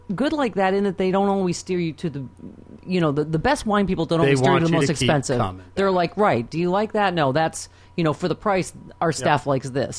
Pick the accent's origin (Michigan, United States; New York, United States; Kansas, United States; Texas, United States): New York, United States; Buffalo; I grew up in Buffalo, so we love our Bills.